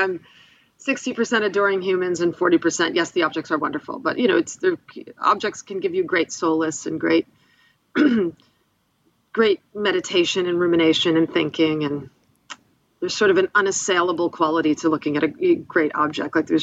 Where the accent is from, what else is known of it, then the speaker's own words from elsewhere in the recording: Buffalo, New York, United States; I grew up in my hometown, Buffalo, New York, has a superb art museum called the Albright Knox